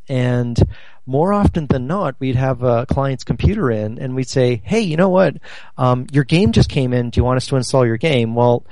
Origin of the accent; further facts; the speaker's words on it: Northwest Territories, Canada; In the Arctic, in the Northwest Territories at the time, the transportation and communication between the rest of Canada was almost nil.